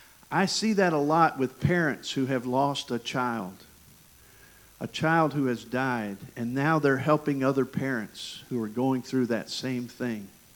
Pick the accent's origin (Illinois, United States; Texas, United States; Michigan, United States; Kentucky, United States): Michigan, United States; accent: southern; I tell folks I grew up in Michigan, but the reason I speak the way I do with this southern accent is because I played baseball in East Tennessee.